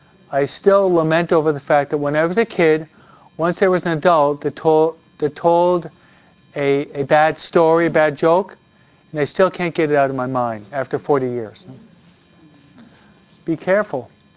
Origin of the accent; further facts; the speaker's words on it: New York, United States; It was a New Yorker, we're from New York, St. Elizabeth Ann Seton.